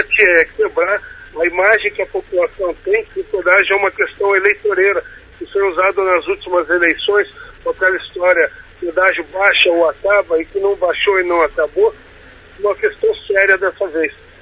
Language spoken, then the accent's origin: Portuguese; Cianorte, Paraná, Brazil; Só aqui, na nossa região, eu que sou oriundo da região do Cianorte